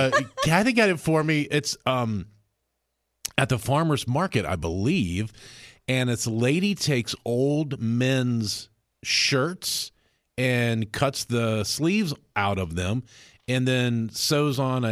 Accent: Cookeville, Tennessee, United States; People go, where are you from? I say Cookeville.

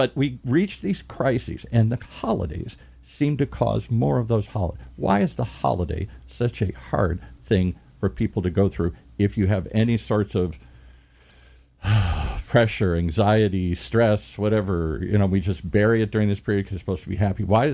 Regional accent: Midwest, United States; And I came from the Midwest.

